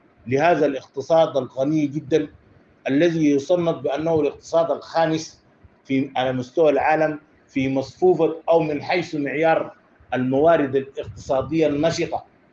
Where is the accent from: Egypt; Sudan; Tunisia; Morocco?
Sudan; أصبح العالم يعرفهم وأصبحنا نحن كسودانيين نعرفهم